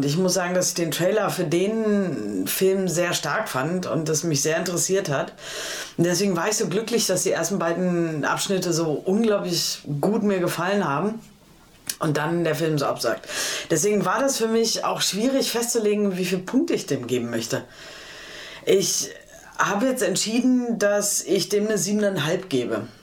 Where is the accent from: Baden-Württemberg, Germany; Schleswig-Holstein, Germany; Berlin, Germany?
Berlin, Germany; wenn ich als Berliner meine eigene Stadt sehe.